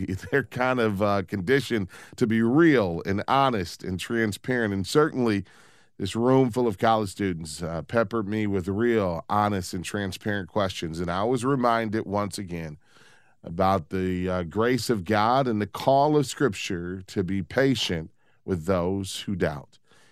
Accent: Detroit, Michigan, United States; and I'm from Detroit, so I know a little bit about those assembly lines

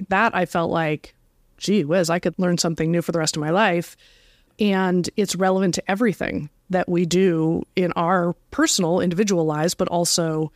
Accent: Iowa, United States; also born or lived in Nebraska / California; So, yes, I grew up in Iowa and then Nebraska. I ended up heading to California for college.

